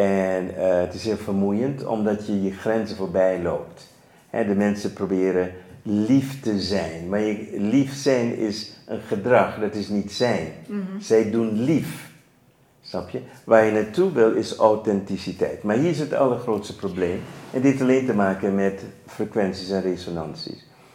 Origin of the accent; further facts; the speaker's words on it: Netherlands; moved away; Dus ik ben uit Nederland weggetrokken.